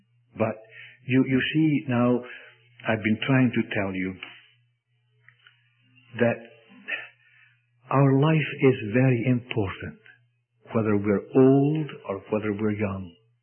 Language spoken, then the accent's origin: English; Scotland, United Kingdom; And being a Scot, I don't like instant tea.